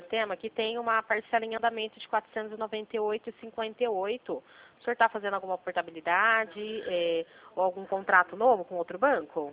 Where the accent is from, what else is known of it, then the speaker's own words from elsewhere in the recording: Limeira, São Paulo, Brazil; Eu sou daqui de Limeira.